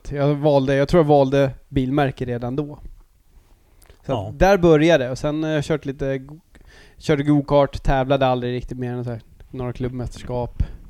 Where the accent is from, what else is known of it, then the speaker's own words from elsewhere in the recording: Skåne, Sweden; Det kom faktiskt ifrån att när jag var yngre så växte jag upp nere i Skåne